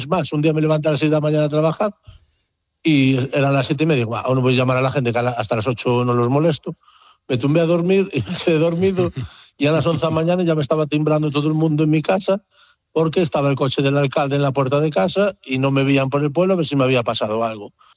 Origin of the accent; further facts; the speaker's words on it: Galicia, Spain; also born or lived in Barcelona, Spain; yo nací en Barcelona, pero ya de pequeñito me vine para Galicia